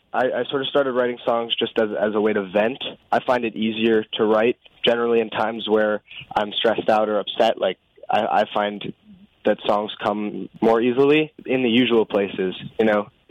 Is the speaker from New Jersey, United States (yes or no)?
no; Hastings-on-Hudson, New York, United States; Hastings-on-Hudson.